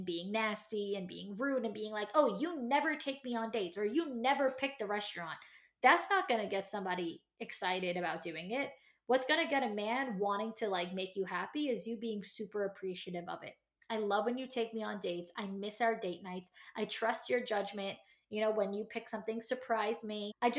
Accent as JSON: {"language": "English", "region": "New York", "country": "United States", "said": "I'm from New York. I've been to Italy."}